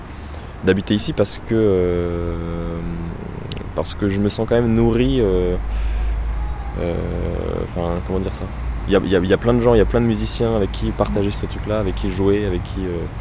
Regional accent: Rennes, Brittany, France; born there; Alors oui, moi je suis né à Rennes, c'est vrai que c'est une ville que j'aime beaucoup.

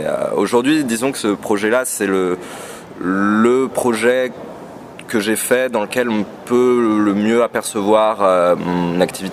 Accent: Joinville-le-Pont, Île-de-France, France; Charenton ça touche Joinville où j'ai passé mon enfance et mon adolescence. Et je suis né à Charenton en fait, j'ai passé les 5 premières années de ma vie à Charenton.

